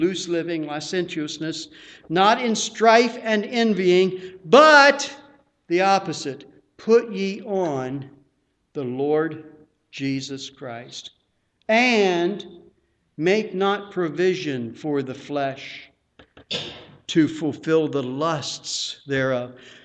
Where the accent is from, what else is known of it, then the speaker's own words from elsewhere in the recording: West Virginia, United States; Another illustration, I grew up in Mineral County, West Virginia. Can you guess why it was called Mineral County?